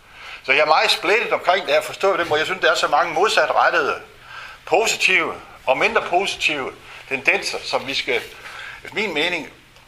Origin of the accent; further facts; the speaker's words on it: Jutland, Denmark; now in Copenhagen, Denmark; jeg er helt sikker på, at som jyde, der har boet i København for længe, at jeg udtaler det forkert.